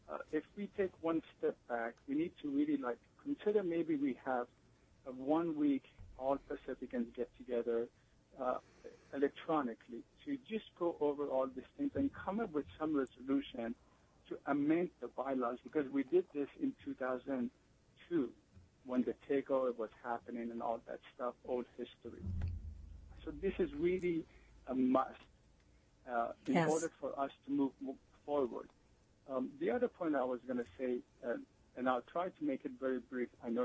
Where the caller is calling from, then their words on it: Los Angeles, California, United States; I'm calling from Los Angeles.